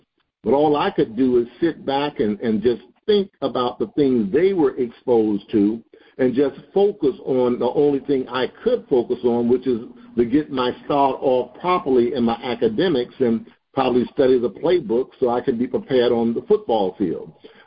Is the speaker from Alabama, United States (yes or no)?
no; Atlanta, Georgia, United States; when we used to come down here, and I'm from Atlanta, Georgia, I remember when we used to go through Blakely